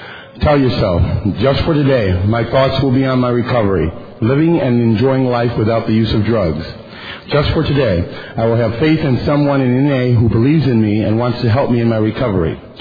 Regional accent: Rochester, New York, United States; I'm an addict from Rochester, New York.

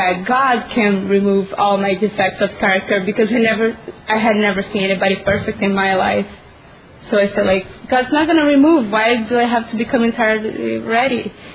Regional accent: Rio de Janeiro, Brazil; English is a second language; now in San Francisco, United States; I'm originally from Brazil, from Rio. But I live in San Francisco. I've been living in California for 3 years.

